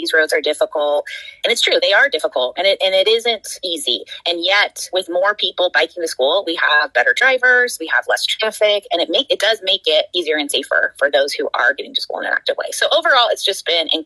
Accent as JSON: {"language": "English", "town": "Davis", "region": "California", "country": "United States", "also_born_or_lived": "Europe", "said": "because I'm originally from Davis, so I had friends who were telling me about that when I moved back to America from Europe"}